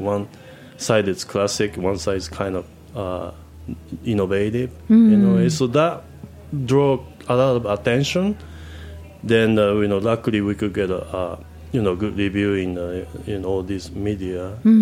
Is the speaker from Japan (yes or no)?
yes; Japan; now in United States; Well, I'm Japanese. I grew up in Japan.